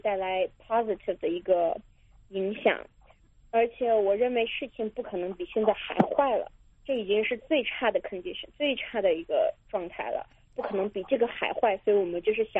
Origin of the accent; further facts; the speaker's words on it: Beijing, China; 我虽然是在北京出生长大